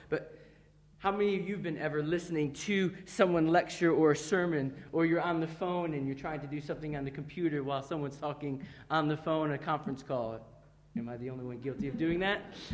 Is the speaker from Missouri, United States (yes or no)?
no; Michigan, United States; I grew up in Michigan in America